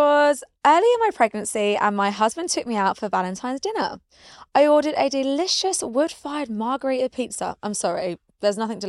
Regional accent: India; Considering I'm Indian, I didn't come out that much hair.

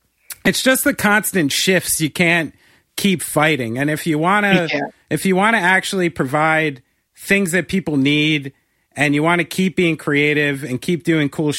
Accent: New Jersey, United States; You know, I'm from Central Jersey. I barely knew this place existed

